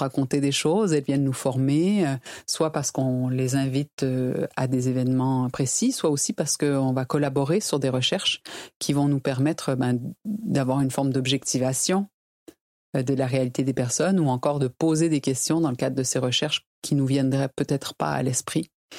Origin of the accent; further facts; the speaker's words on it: Quebec, Canada; Moi, je suis québécoise, par exemple